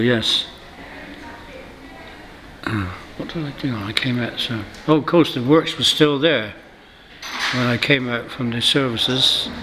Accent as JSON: {"language": "English", "town": "Upwey", "region": "South West England", "country": "United Kingdom", "tie": "born there", "said": "I was born in Upwey in Elwell Street, number 52, in 1924. My family have all been stonemasons"}